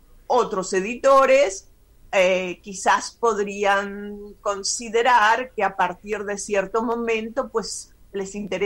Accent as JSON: {"language": "Spanish", "country": "Germany", "tie": "born or raised there", "said": "Yo me crié en Alemania, una gran parte de mi vida la pasé en Alemania."}